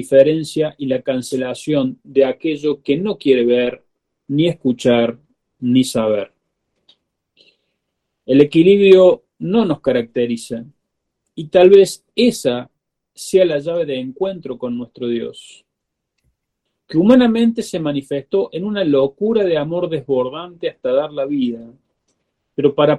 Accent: Argentina

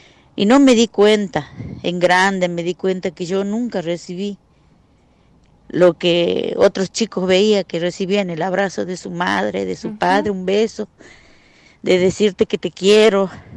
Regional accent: Salta, Argentina; Buenos días, soy de Salta.

